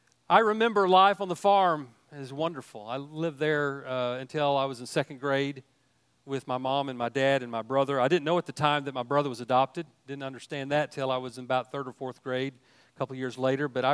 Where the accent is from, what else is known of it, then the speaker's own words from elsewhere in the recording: Enid, Oklahoma, United States; born there; I was born in Enid, Oklahoma, September 25th, 1962. And after I got out of the hospital, my parents took me to our little farmhouse that we lived in out between Lahoma and Mino.